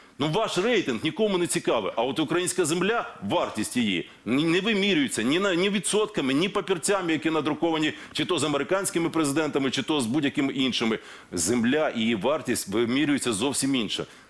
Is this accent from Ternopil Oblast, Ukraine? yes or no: no; Zaporizhzhia, Zaporizhzhia Oblast, Ukraine; Скільки родовищ корисних копалин від мого рідного Запоріжжя до Закарпаття оформлено в корупційний спосіб